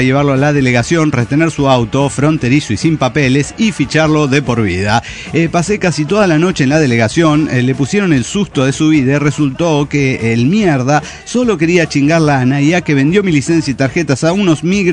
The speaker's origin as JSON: {"language": "Spanish", "town": "Río Gallegos", "region": "Santa Cruz", "country": "Argentina", "said": "de Río Gallegos, Argentina."}